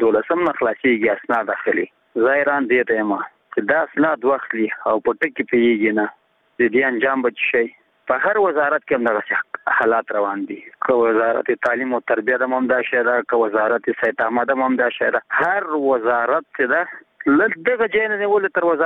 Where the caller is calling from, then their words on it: Nangarhar, Afghanistan; زه د ننګرهار ولایت دی ساره کې غلجی دی ولسوالۍ څخه دا پیغام در تسبتم